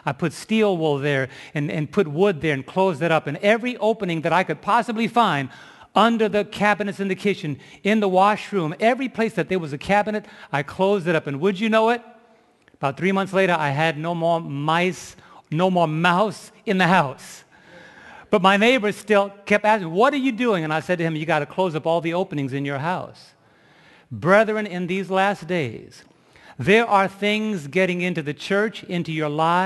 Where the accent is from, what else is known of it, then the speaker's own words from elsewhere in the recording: New York, United States; I was raised in New York where the only thing you do with a mouse is kill it.